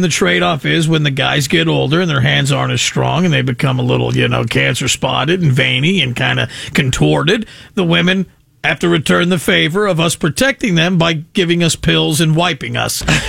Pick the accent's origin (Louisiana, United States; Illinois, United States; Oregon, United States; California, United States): California, United States; I don't know if this is a local thing because we're from California or if it's a worldwide phenomenon.